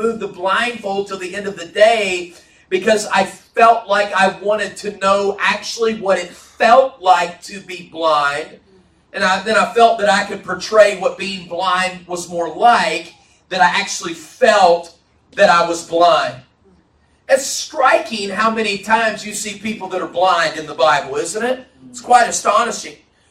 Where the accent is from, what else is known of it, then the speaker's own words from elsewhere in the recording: West Virginia, United States; Man, go Mountaineers. I'm from West Virginia. I like it a lot.